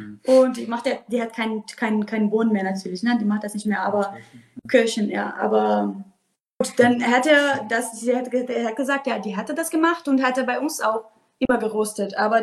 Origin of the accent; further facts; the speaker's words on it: Brazil; German is a second language; now in Germany; ich komme aus Brasilien und mein Opa hat einen Farm